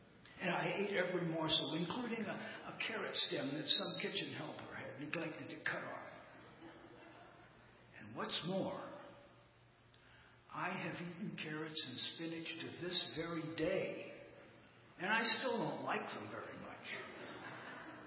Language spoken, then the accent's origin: English; East Chicago, Indiana, United States; I grew up in East Chicago, Indiana, one of those sooty industrial communities just south of Chicago.